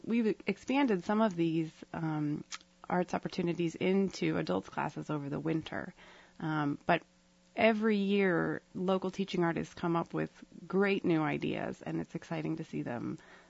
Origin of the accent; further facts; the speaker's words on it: Kodiak, Alaska, United States; When I was a young person growing up in Kodiak, I was in the theater program in Some Arts